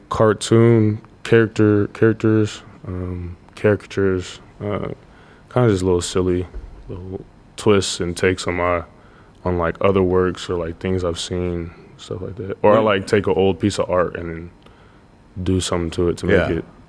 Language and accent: English; Coppell, Texas, United States; When I was younger, I grew up in Coppell, Texas, in like a Indian majority like apartment complex.